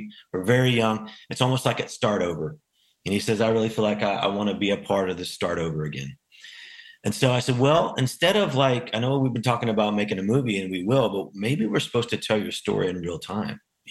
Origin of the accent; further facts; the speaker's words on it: Houston, Texas, United States; And I grew up in Houston, Texas, right down the street from you guys.